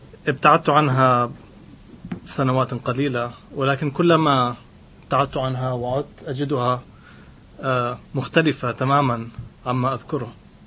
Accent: Amman, Amman Governorate, Jordan; تذكرت نفسي أتذكر مدينتي، وهي ليست فقط مدينتي، هي المكان الذي ولدت فيه ونشأت فيه وعملت فيه والآن أبحث فيه أيضا.

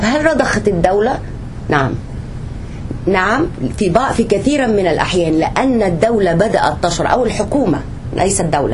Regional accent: Egypt; أنا كمصرية أرى أن التغير لن يحدث قريبا

